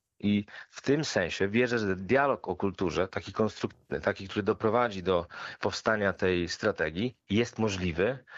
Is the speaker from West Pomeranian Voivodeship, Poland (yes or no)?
yes; Szczecin, West Pomeranian Voivodeship, Poland; Ja to mówię jako szczecinianin, jako odbiorca kultury